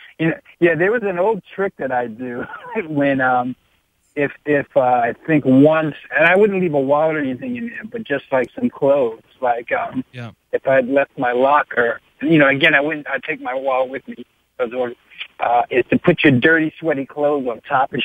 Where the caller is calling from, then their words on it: New York, United States; Hey, Spence.